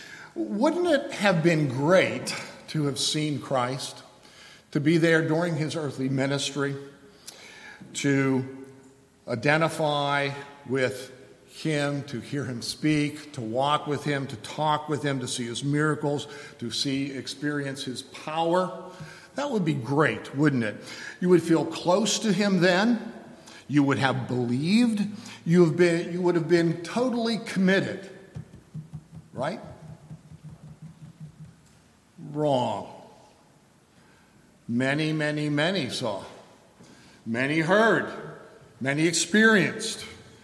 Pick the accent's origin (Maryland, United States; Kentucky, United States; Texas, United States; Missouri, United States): Missouri, United States; I'm from Missouri. Well, not really. I was born in Bellevue. But I like the state motto.